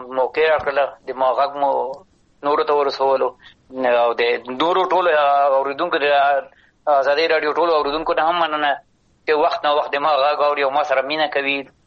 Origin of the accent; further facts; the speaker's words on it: Afghanistan; زه افغان یم د افغانستان یم